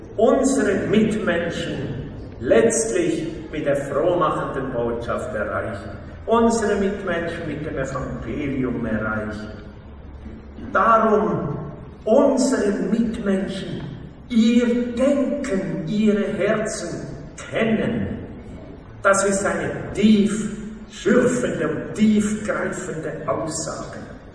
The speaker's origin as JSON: {"language": "German", "country": "Austria", "said": "Bei uns in Österreich beschäftigen sich die meisten Menschen, wie ich gesagt habe, über Vermittlung einer Person."}